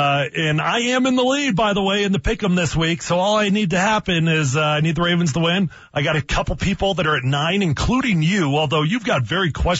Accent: Colorado, United States; And yes, I'm from Colorado. Yes, I ski every year.

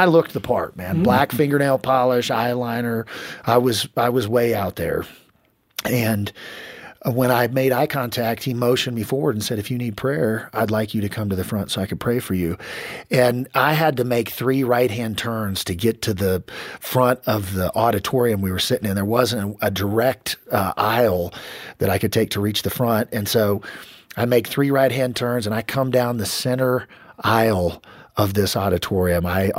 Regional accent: Kansas, United States; I finished treatment there and ended up back in my hometown in Kansas.

